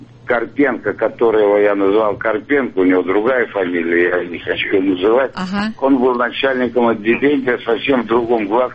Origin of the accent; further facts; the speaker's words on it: Irkutsk, Irkutsk Oblast, Russia; Если я родился, извините, прожил в Иркуте